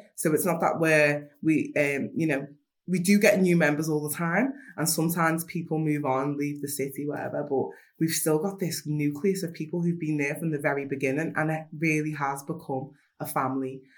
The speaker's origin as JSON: {"language": "English", "town": "Liverpool", "region": "North West England", "country": "United Kingdom", "said": "I'm from Liverpool 8, from Toxteth"}